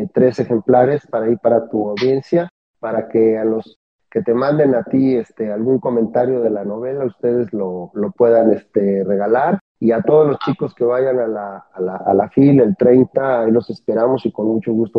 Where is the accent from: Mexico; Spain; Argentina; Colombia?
Mexico; como mexicanos debemos sentirnos muy orgullosos de que exista.